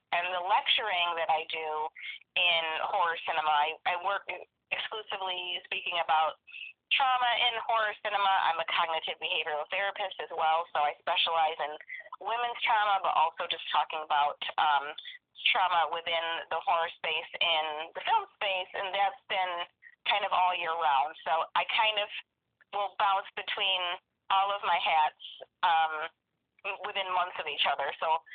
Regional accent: New York, United States; I am from New York. I'm from upstate New York, and actually in the center of the state, not just north of New York City, which everybody thinks upstate New York is. It's not. I'm in wine country.

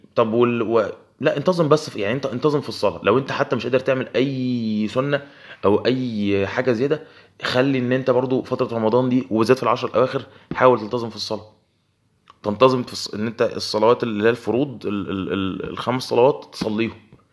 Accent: Egypt; اللي هو احنا اعتقد بنسميهم عندنا في مصر،

